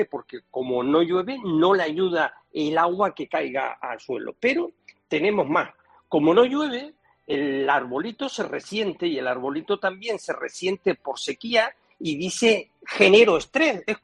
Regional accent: Spain; Son muchos los españoles, o somos muchos los españoles, que ahora tenemos más alergia

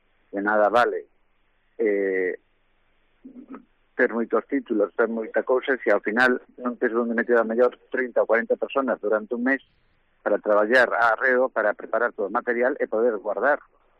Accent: Vigo, Galicia, Spain; non sei se eu son de Vigo, meu pai era de Ponteareas

